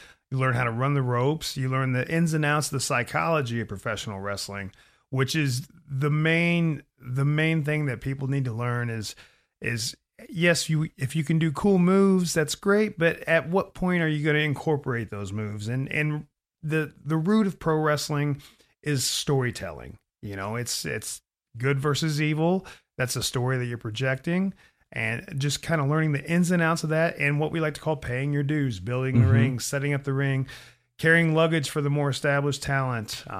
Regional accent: Indiana, United States; here I am a kid from Southern Indiana and somebody's buying an airplane ticket to have me go do what I love.

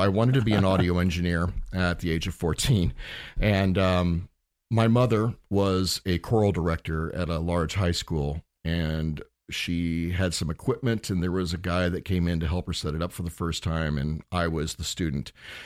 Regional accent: Indiana, United States; They were religious folks, and I grew up in Indiana.

